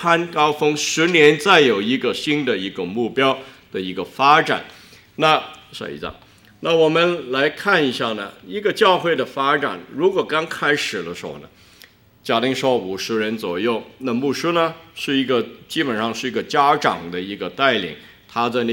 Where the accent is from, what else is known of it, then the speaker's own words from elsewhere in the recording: Hong Kong; now in Mississauga, Canada; 你跟我呢都是从别的地方移居到加拿大，有的来自呢台湾，我香港